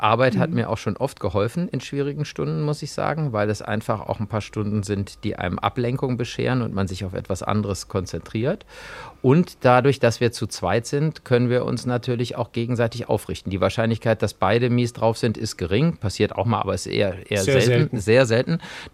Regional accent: Cologne, North Rhine-Westphalia, Germany; das ist für mich als Kölner ja uninteressant

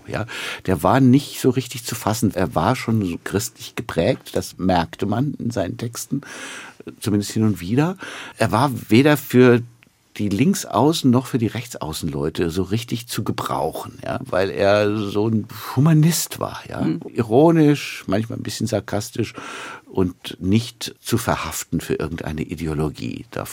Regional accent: Mainz, Rhineland-Palatinate, Germany; Also als Mainzer Kind kommt man um die Fasnacht nicht herum.

